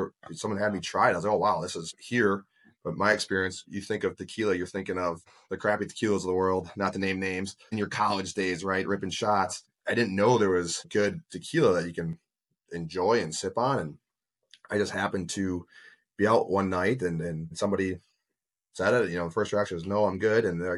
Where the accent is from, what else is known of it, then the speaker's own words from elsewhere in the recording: Wisconsin, United States; We're from Wisconsin, so it's me and two friends. We've been friends since second grade, elementary school, and always grew up being friends.